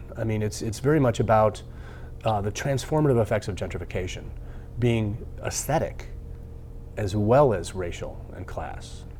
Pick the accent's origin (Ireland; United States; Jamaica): Ireland; I'm Irish and I can't.